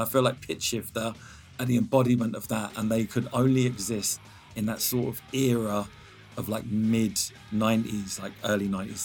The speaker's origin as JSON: {"language": "English", "region": "London", "country": "United Kingdom", "tie": "born or raised there", "said": "I grew up listening to like pirate jungle stations because I grew up in London."}